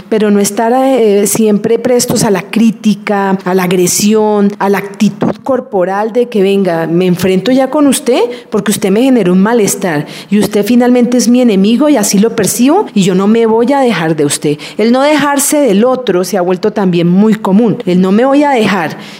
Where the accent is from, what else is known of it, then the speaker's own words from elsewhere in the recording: Colombia; de que esto puede ser positivo para nosotros como colombianos.